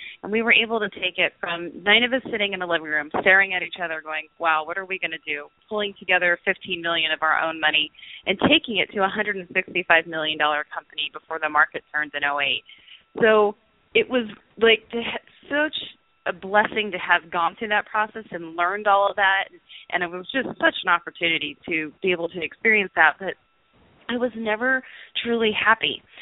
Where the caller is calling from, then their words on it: Pasadena, California, United States; I am calling in from sunny Southern California. I'm in Los Angeles, Pasadena to be exact.